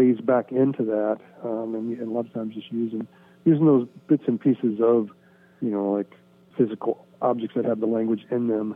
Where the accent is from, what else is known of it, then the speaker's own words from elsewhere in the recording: Tahlequah, Oklahoma, United States; I grew up in Tahlequah, surrounded by, you know, Indians, surrounded by Native people, and not really knowing how significant that was until much later in life.